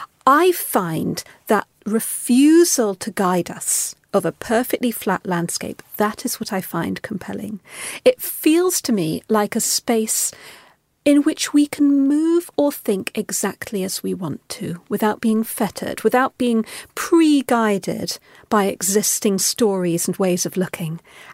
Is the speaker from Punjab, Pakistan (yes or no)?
yes; Lahore, Punjab, Pakistan; a flat field that I used to pass on my way to school in Lahore when I was growing up in Pakistan.